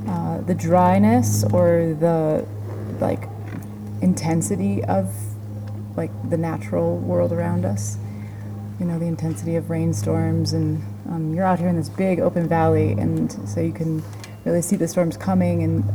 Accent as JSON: {"language": "English", "region": "New Mexico", "country": "United States", "said": "I'm from New Mexico, but coming up to northern New Mexico to live now"}